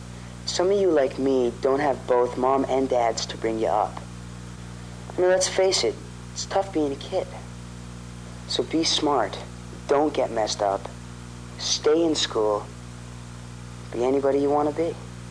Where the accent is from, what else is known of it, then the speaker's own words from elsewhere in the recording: Toronto, Ontario, Canada; now in Los Angeles, United States; I'm 17 years old, and I'm from Toronto, Canada. I'm currently living with my mother, Judy, in Los Angeles, California.